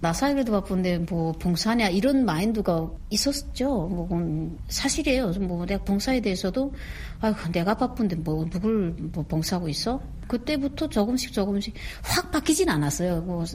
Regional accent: North Korea; 일단 탈북민으로서 북한에서 온 사람으로서

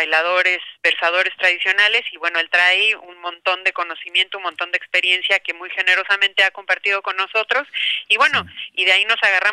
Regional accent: Mexico; now in New York, United States; nuestra posición como mexicanos dentro de Estados Unidos y en una ciudad como Nueva York

